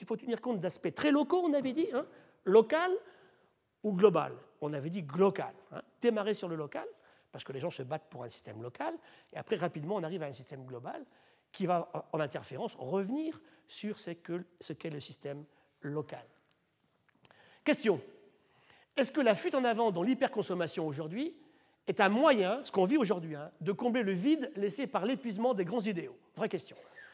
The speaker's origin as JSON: {"language": "French", "country": "France", "said": "on a un sésame en Aix-en-Provence, chez nous, en France."}